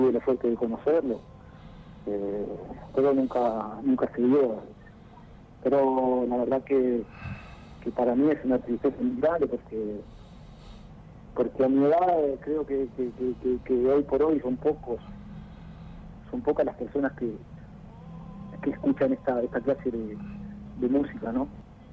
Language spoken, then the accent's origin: Spanish; Buenos Aires, Argentina; tenía 5 años, 6, fue en mi pueblo, en Juan Lacase, que es enfrente a La Plata, donde a mi pueblo nos dicen Sabalero, por los sábalos que salen en el río.